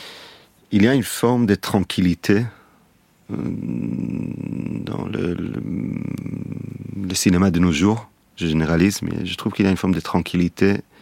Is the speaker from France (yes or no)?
no; Tel Aviv, Tel Aviv District, Israel; moi, je suis né à Tel Aviv, j'ai grandi à Tel Aviv.